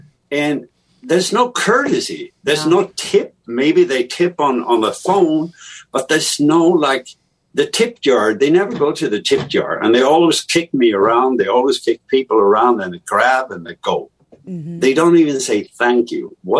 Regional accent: Sweden; I was brought up in theater. And in theater, where I grew up in Sweden

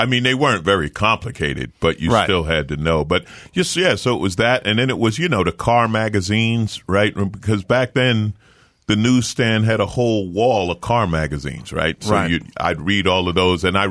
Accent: New York, United States; growing up in New York, right? It's not like here. We didn't see cool cars a lot.

